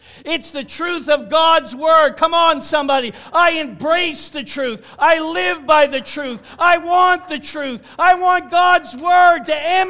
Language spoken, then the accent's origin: English; Moncton, New Brunswick, Canada; born there; By the way, I was born in Moncton.